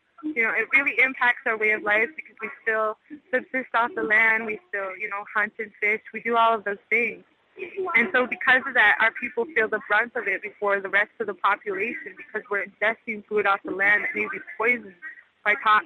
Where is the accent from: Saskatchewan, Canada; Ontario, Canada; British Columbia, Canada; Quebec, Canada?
Saskatchewan, Canada; and I'm from Canada, from Saskatchewan.